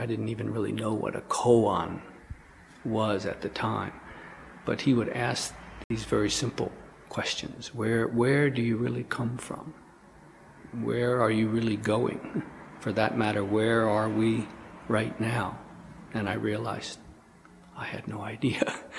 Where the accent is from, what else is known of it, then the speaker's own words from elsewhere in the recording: Philadelphia, Pennsylvania, United States; But pure coincidence, in my hometown of Philadelphia, I went to a large university, Temple University.